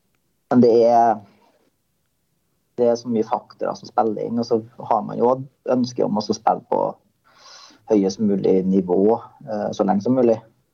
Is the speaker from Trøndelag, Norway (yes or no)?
yes; Trøndelag, Norway; du tar det jo veldig personlig som trønder